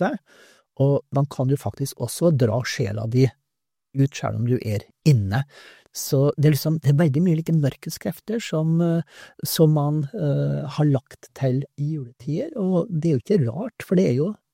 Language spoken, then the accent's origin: Norwegian; Eastern Norway, Norway; Og jeg må jo si som østlending